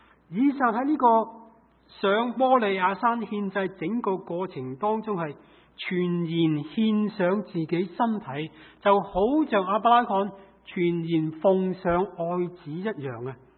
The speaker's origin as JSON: {"language": "Chinese", "country": "Hong Kong", "tie": "born or raised there", "said": "尤其我记得在香港长大的时候，去过很多的夏令会"}